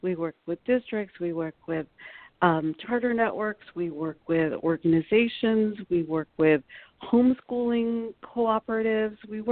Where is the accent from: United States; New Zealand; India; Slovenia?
India; born there; I was born in India.